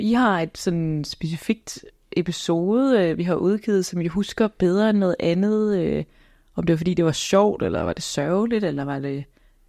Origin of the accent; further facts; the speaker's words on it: Jutland, Denmark; Hov, jeg er altså også fra Jylland.